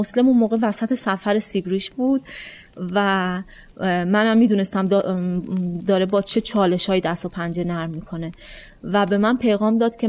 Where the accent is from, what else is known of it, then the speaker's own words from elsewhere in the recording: Iran; من از ایران میام و سفر با دوچرخه میکنم